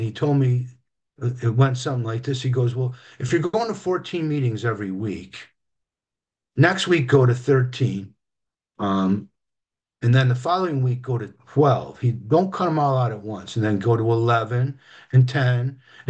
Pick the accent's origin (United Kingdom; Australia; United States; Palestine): United States; Derby, New York; I said, I'm from Derby.